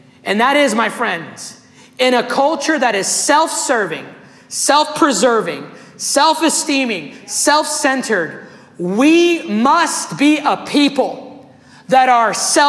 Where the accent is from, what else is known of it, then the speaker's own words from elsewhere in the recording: Rio de Janeiro, Brazil; English is a second language; I was born in Brazil. You know song, …?